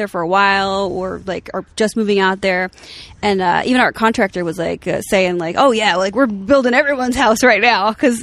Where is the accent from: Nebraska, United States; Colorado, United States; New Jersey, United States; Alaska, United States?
New Jersey, United States; No. Jersey. I'm from Jersey.